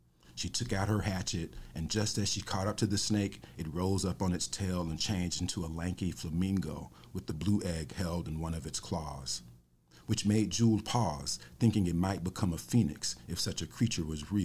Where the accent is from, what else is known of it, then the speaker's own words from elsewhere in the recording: the South, United States; I'm still just always thinking about that as a Southerner.